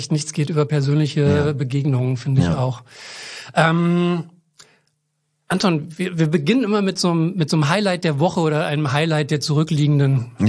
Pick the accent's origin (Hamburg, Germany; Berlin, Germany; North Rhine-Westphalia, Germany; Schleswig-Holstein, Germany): Berlin, Germany; born there; Jetzt zwei gebürtige Berliner in einem Raum.